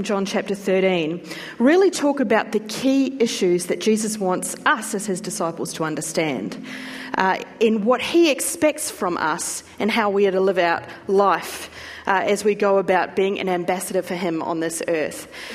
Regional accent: New Zealand; accent: Kiwi; Do you know, when I listen to Kiwis speak, my accent comes back? So I'm very sorry. Here's my apologies at the beginning that I might start to sound a little bit Kiwi

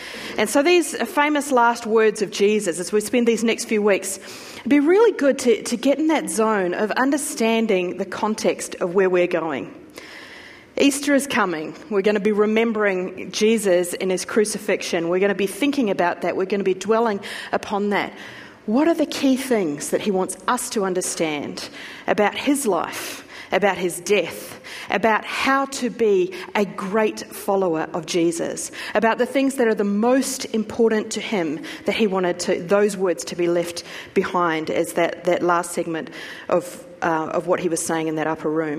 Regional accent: New Zealand; accent: Kiwi; Do you know, when I listen to Kiwis speak, my accent comes back? So I'm very sorry. Here's my apologies at the beginning that I might start to sound a little bit Kiwi

